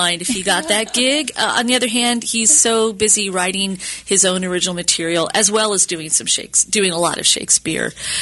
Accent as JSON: {"language": "English", "region": "Indiana", "country": "United States", "said": "I'm from Indiana. That's how I know that."}